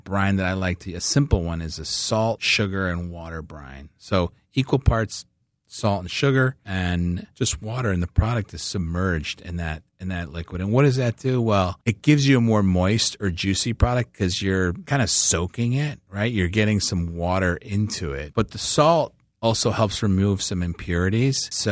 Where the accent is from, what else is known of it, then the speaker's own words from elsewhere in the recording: Chicago, Illinois, United States; I think because I grew up in Chicago, I'm like a sausage person.